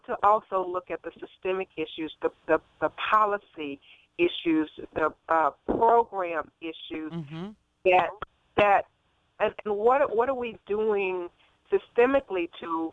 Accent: Natchitoches, Louisiana, United States; my birth town, my hometown is not as small as it was when I grew up there. I'm from Natchitoches, Louisiana, which, you know, was fairly rural when I grew up there many years ago.

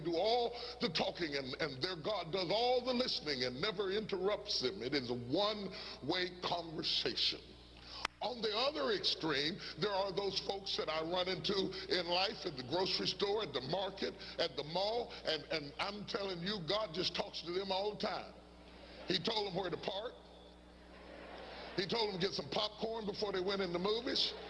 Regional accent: West Virginia, United States; now in Dallas, United States; I've been in Dallas. I grew up in West Virginia. I've been in Dallas for almost 15 years

